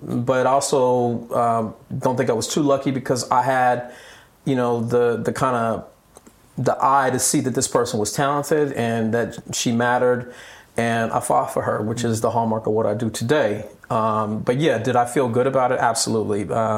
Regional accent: Long Beach, California, United States; have the cultural identity that was so important to me growing up in Long Beach.

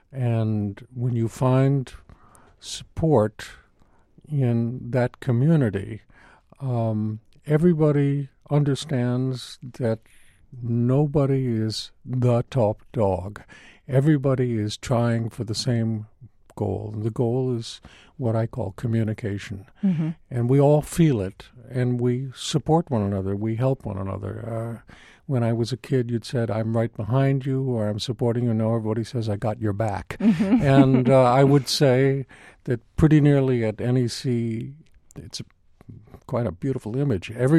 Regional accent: Los Angeles, California, United States; I grew up in Los Angeles where there was an exceptional musical community

